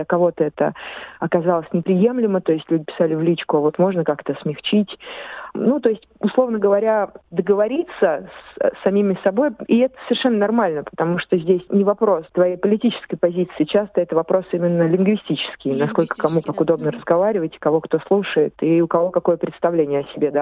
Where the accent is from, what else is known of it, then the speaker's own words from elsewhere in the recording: Moscow, Russia; born there; я хоть родилась в Москве, но посмотрела много, прочувствовала много. Люблю русскую культуру, горжусь принадлежностью к ней.